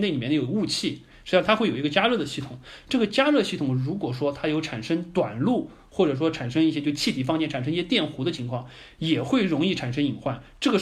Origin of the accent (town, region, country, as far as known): Shanghai, China